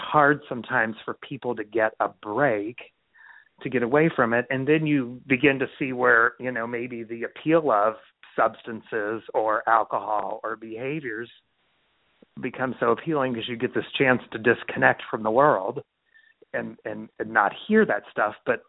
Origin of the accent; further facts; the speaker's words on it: Kentucky, United States; I grew up in Kentucky. And where I grew up in was very rural